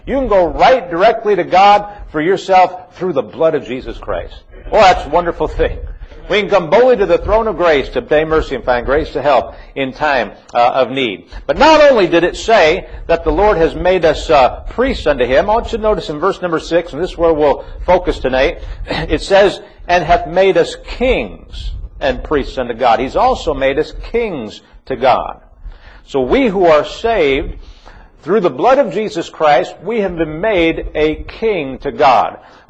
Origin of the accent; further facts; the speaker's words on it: Illinois, United States; I grew up in the Roman Catholic Church in the state of Illinois.